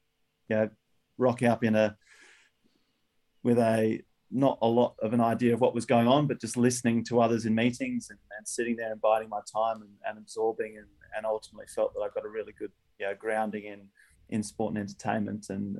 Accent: Murray Bridge, South Australia, Australia; I'm a proud South Australian growing up in First Murray Bridge in the Adelaide Hills.

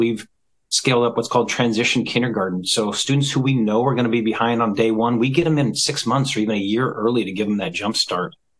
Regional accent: Snohomish, Washington, United States; Yeah, so I grew up here in Washington, a little town called Snohomish.

